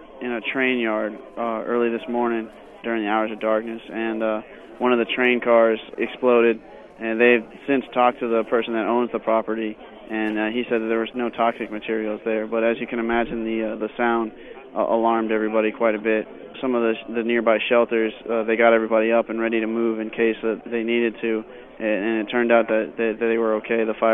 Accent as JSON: {"language": "English", "town": "Baton Rouge", "region": "Louisiana", "country": "United States", "said": "I'm a citizen of Baton Rouge myself"}